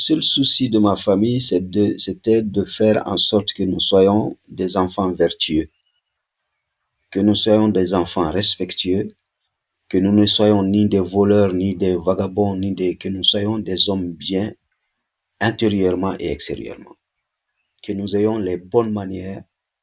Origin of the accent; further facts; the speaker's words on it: Sang, Mali; born there; also born or lived in Bamako; Je suis né à Sang, mais cet examen dont je parle, je l'ai passé à Ségou.